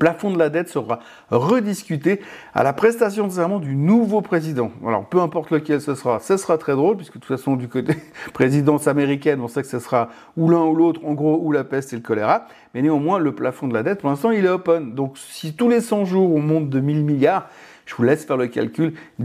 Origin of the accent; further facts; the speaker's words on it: Switzerland; à la fin chez nous en Suisse